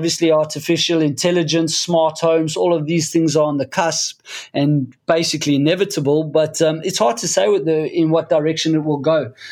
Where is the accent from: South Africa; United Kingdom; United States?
South Africa; born there; You know, I was born in South Africa, and I'm a big fan of outdoor life